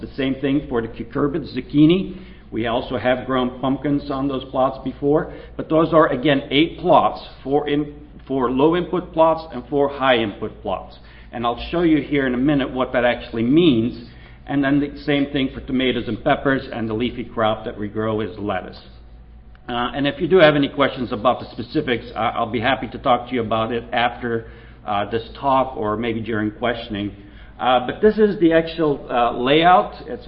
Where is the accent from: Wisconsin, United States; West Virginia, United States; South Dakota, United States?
West Virginia, United States; So first of all, I'm from West Virginia, work at West Virginia University right there.